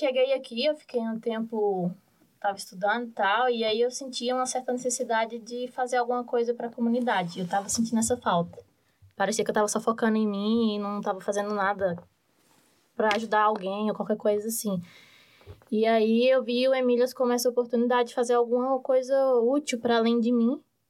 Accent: Bahia, Brazil; now in Curitiba, Brazil; eu vim do interior da Bahia, na Chapada Diamantina, e faço também engenharia de computação aqui na UT. E não tem muito tempo ainda que eu tô aqui em Curitiba

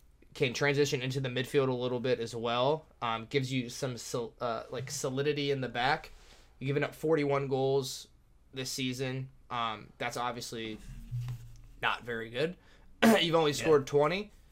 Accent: Ohio, United States; I'm from Ohio. I'm a Crew fan, so I'm joking.

